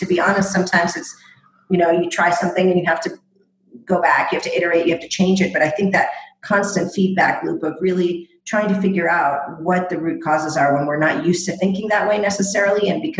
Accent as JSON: {"language": "English", "country": "El Salvador", "said": "I'm from El Salvador originally"}